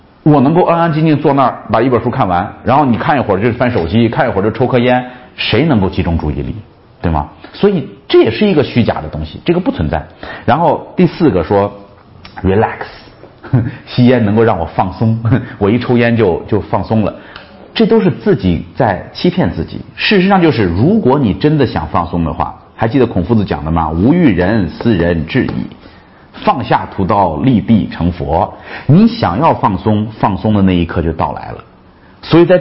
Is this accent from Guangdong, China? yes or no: no; Shaanxi, China; 这是我们陕西人的骄傲哈